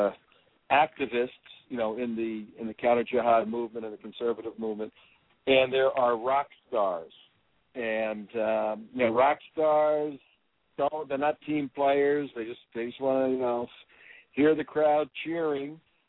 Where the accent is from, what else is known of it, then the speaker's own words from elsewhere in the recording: New Jersey, United States; I grew up in New Jersey. I saw those buildings go up, the two buildings.